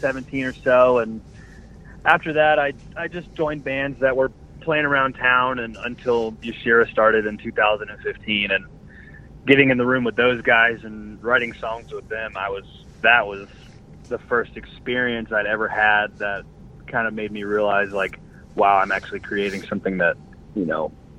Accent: Jacksonville, Florida, United States; We're from Jacksonville.

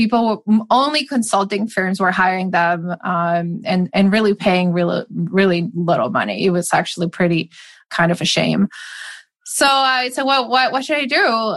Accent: Madrid, Community of Madrid, Spain; Yes, I grew up in Madrid.

